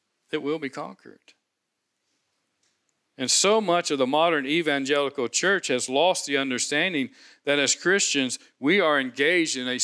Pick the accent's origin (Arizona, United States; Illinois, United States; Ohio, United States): Ohio, United States; Cincinnati; Sherry and I grew up in Cincinnati.